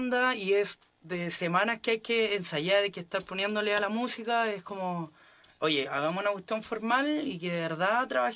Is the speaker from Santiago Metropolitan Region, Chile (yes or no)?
yes; Puente Alto, Santiago Metropolitan Region, Chile; porque somos todos de Puente Alto.